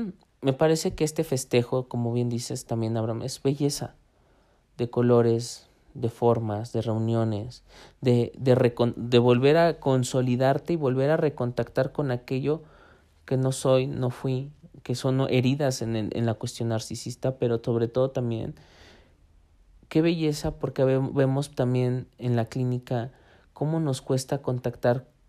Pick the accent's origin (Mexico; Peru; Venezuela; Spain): Mexico; nosotros como mexicanos festejamos la muerte para no temerle.